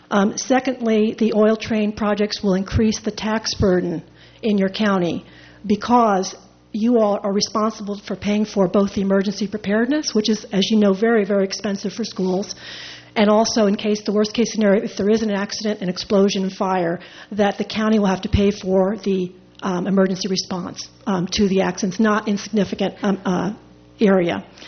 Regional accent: Oakland, California, United States; I'm from Oakland, California. I'm a grandmother of two school-age girls.

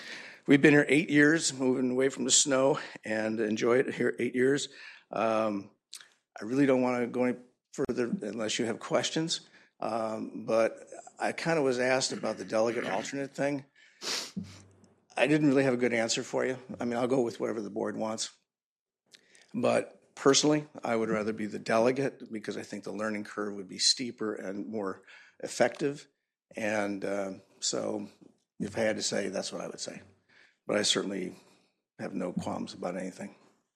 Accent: Illinois, United States; moved away as an adult; So we're Illinois transplants. We grew up in Illinois, practiced there for 30 years, and then followed our kids out west.

